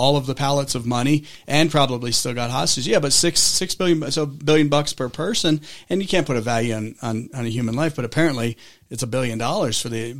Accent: New York, United States; But I'm used to New York. I'm from New York originally, and bagels are good.

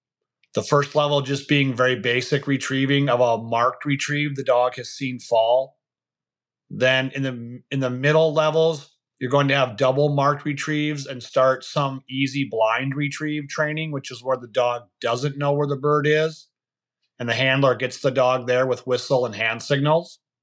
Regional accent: Minnesota, United States; Yes, I am a Minnesota native. I grew up in West Central Minnesota area, the Elba Lake, Evansville, Ashby area out there

